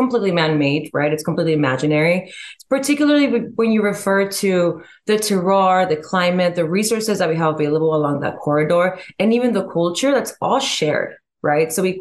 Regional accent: Baja California, Mexico; And I think with growing up in Baja, it was a really interesting, really interesting culture, because it feels like, in a weird way, like you're not Mexican enough to be considered part of that Mexico

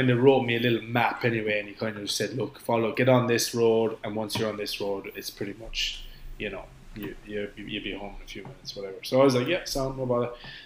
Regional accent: Ireland; I said, I'm from Ireland. I'm not here this long.

